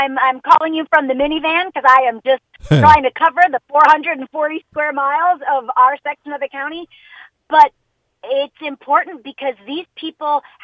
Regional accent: Jamaica; now in United States; I'm an immigrant from Jamaica.

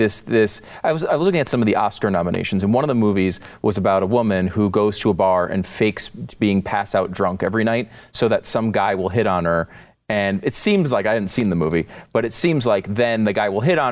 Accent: New York, United States; born there; I was born in New York. I just lucked into it, right?

